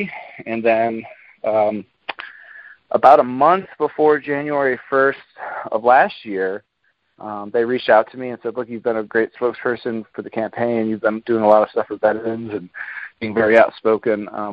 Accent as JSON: {"language": "English", "town": "Boston", "region": "Massachusetts", "country": "United States", "lives_now": "Denver, United States", "said": "So I'm actually originally from Boston, go Pats."}